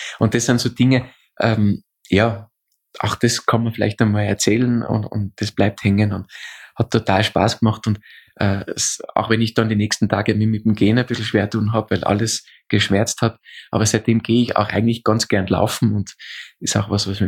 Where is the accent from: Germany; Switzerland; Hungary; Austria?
Austria; bei uns in Österreich sagt man diese Polterei macht, also in Deutschland würde man sagen, diesen Junggesellenabschied